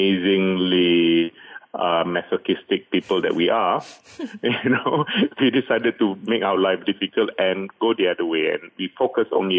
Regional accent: Malaysia; Malaysian being Malaysian, we are quite impatient.

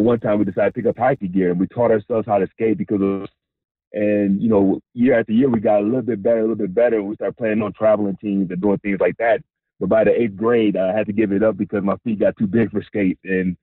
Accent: Michigan, United States; Well, I was growing up in Michigan. You had to be a hockey fan.

